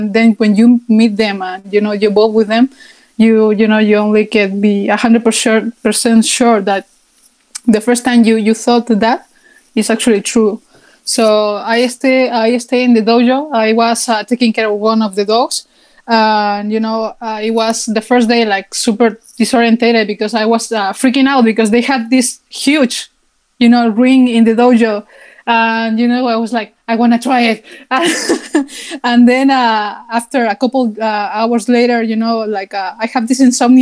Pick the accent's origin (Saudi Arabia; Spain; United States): Spain; hi, yes, I'm this person from Spain.